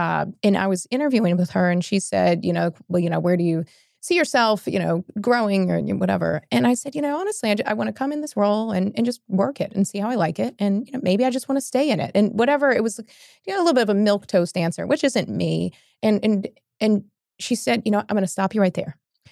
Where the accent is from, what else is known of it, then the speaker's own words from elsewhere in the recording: Louisville, Kentucky, United States; We were looking to move from Atlanta to Louisville, my hometown, be close to family.